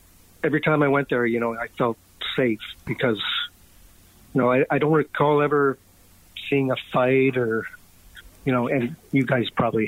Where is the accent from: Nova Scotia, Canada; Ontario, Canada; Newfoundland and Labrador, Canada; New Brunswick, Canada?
Ontario, Canada; Hagersville; I grew up in Hagersville, so...